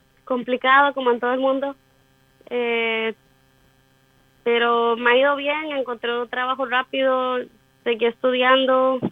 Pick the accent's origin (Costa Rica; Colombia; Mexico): Costa Rica; San José; now in Israel; Soy de San José, Costa Rica.